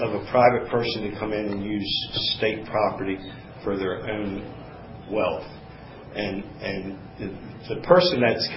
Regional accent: Hagerstown, Maryland, United States; I'm from Hagerstown, Maryland.

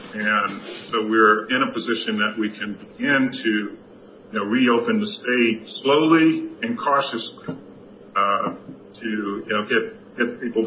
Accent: Washington, District of Columbia, United States; I was born in Washington, D.C., only 3 years after Brown versus Board of Education and the Bowling decision. I was raised there, and in my early years, segregation was still common.

